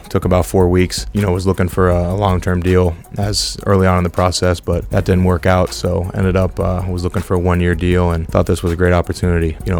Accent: State College, Pennsylvania, United States; back in my home state, close to my home in State College, PA, at Penn State, where I played

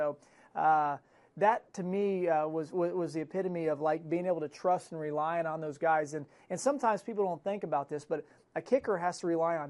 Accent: Kentucky, United States; And I grew up in Kentucky

